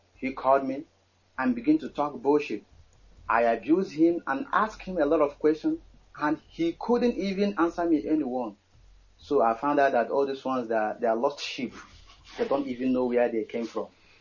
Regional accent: Umudioka, Imo, Nigeria; now in Madrid, Spain; I came from Umudioka, Amere, Oru East.

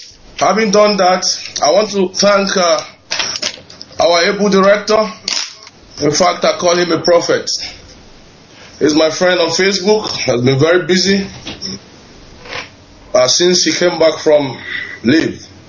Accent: Imo, Nigeria; now in Moscow, Russia; I'm from Imo State, Biafra land. My local government is Mbaitoli, Obako village.

